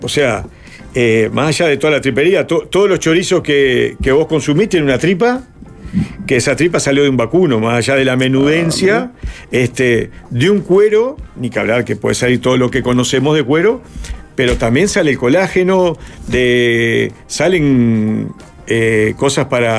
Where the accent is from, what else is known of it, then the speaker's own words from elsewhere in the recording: Pando, Canelones, Uruguay; yo soy de Pando, y empecé a ir a la costa, a Salina, Atlántida, toda la costa canaria, a llevar cortes de asado.